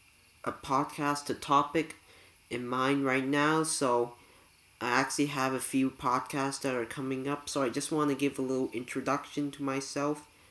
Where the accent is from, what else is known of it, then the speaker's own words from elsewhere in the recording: Canada; I am 16 years old. I'm from Canada